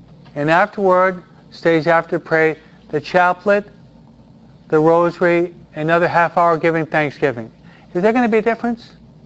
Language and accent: English; East Coast, United States; I was brought up on the East Coast. I was brought up in what's called the English etiquette, which I hated, no?